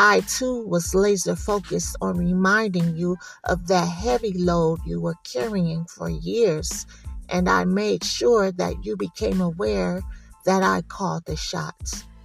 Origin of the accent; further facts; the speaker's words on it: Oakland, California, United States; my story growing up in Oakland, East Oakland, California